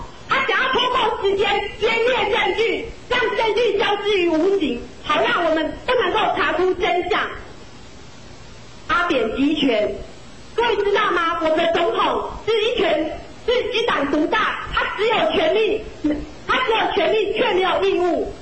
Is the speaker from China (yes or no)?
no; Taoyuan, Taoyuan City, Taiwan; 台大法律系毕业，现在当律师。